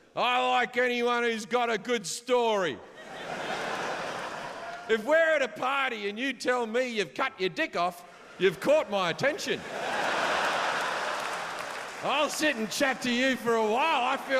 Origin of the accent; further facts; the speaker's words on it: Sydney, New South Wales, Australia; I grew up in Sydney, one of the gayest cities on earth.